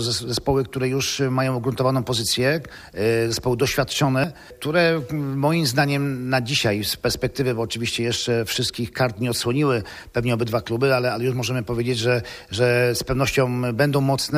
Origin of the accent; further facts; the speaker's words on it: Greater Poland Voivodeship, Poland; jako tutaj Wielkopolanin